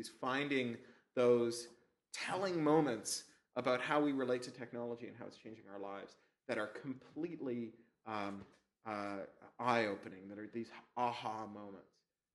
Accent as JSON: {"language": "English", "country": "Canada", "said": "I'm a Canadian, so whenever I enter the States, it's always very fraught."}